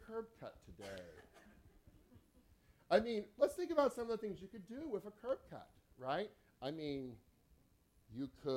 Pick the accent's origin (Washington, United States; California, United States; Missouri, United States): Washington, United States; Seattle; I'm from Seattle, right? Okay. Seattle's a little liberal. I'm a little liberal. Seattle's very liberal.